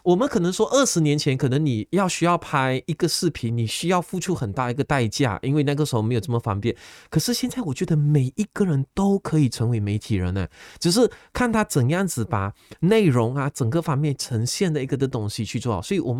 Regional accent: Malaysia; 就好像我是一个马来西亚人，当我到英国去教课的时候，我就发现原来他们对我们马来西亚的文化是

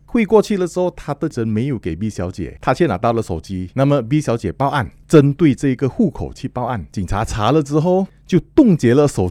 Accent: Malaysia; 境外的诈骗境内我们马来西亚的，然后我们马来西亚这边也有一个团伙

